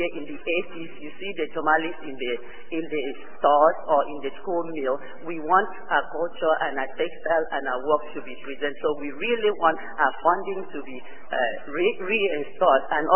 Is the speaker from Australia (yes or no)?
no; Niger Delta, Nigeria; now in United States; I'm from Nigeria, the Niger Delta, the South